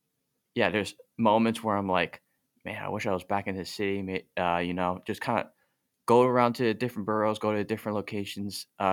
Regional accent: Manhattan, New York, United States; I call Manhattan home. Nice. Been there my whole life, grew up there.

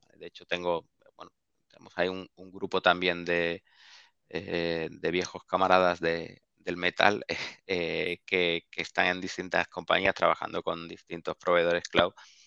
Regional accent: Seville, Andalusia, Spain; moved away as an adult; now in Madrid, Spain; yo soy de Sevilla, llevo viviendo en Madrid también, no sé, 12, 13 años, como mucho hemos tenido que emigrar por temas laborales.

